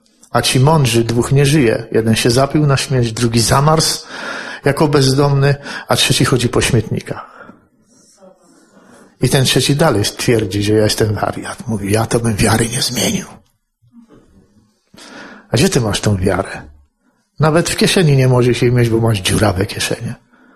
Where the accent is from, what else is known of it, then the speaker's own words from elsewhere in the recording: Lower Silesian Voivodeship, Poland; bo ja jestem z Dolnego Śląska